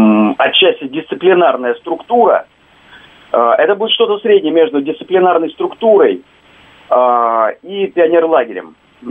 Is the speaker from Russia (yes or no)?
yes; Moscow, Russia; я, хотя москвич